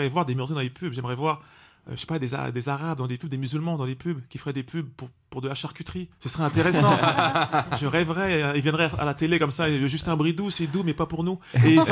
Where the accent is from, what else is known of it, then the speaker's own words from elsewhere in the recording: Villiers-le-Bel, Île-de-France, France; moi je viens de Villiers, c'est collé à Sarcelles.